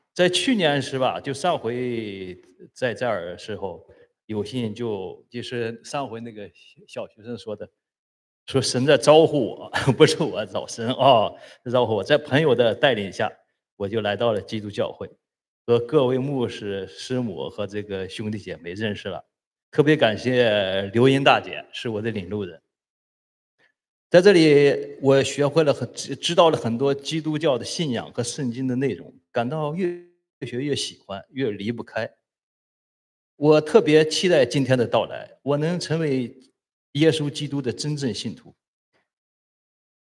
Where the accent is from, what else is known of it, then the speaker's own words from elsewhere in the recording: Taiyuan, Shanxi, China; moved away as an adult; now in United States; 我来自于中国的山西省太原市。我从2014年开始就陆续来美国，因为一直在国内长大，